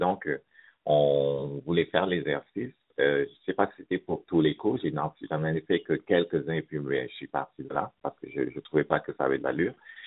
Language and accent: French; Cameroon; also born or lived in Strasbourg; now in Montreal, Canada; je suis parti du Cameroun, je suis allé à Strasbourg et après Strasbourg, je suis arrivé à Montréal.